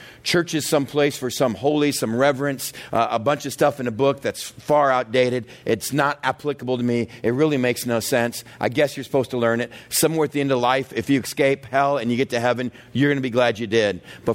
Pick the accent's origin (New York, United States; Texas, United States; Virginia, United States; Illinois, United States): Texas, United States; At church, growing up in the South in Texas, the music was led by one instrument, an organ.